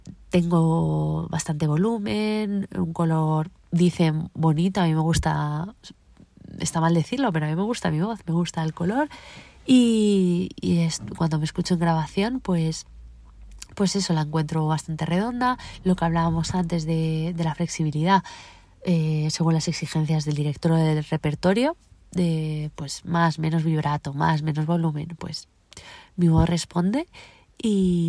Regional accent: Madrid, Community of Madrid, Spain; Y yo soy de Madrid y de repente tenía 20 minutos de mi casa acceso a los mejores profesores.

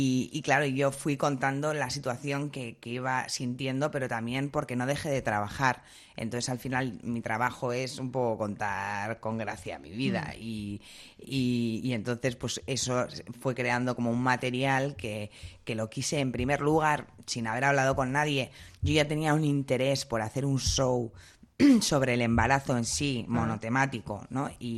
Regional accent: Getxo, Basque Country, Spain; now in Madrid, Spain; soy de Guecho

